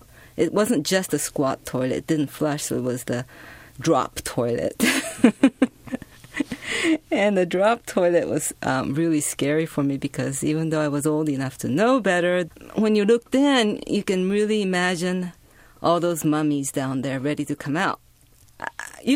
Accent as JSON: {"language": "English", "country": "Japan", "tie": "born or raised there", "second_language": "English", "said": "So when I was growing up in Japan, we didn't speak English."}